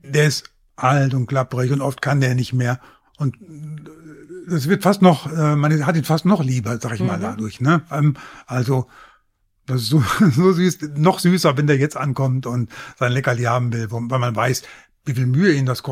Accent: Norden, Lower Saxony, Germany; born there; Also ich komme da gebürtig aus Norden. Norden.

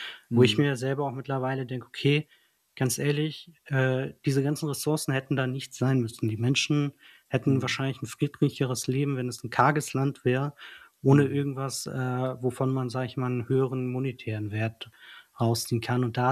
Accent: Kurdistan Region, Iraq; now in Germany; Also, ich spreche vor allem für mich, aber ich denke auch für alle anderen Kurden. Ich selber habe mich nie mit dem Irak assoziiert und werde das auch nie tun.

